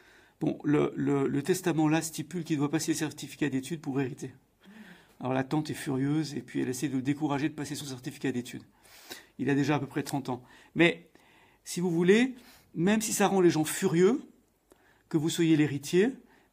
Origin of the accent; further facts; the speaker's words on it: Saint-Étienne, Auvergne-Rhône-Alpes, France; Quand j'étais enfant, j'habitais à Saint-Étienne, donc on jouait au football tout le temps, dans la cour de récréation, sur les terrains vagues, partout, partout.